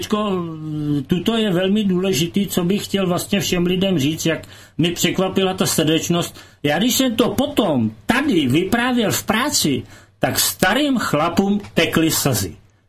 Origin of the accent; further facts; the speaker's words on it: Bohemia, Czechia; já jsem říkal, že jsem z Čech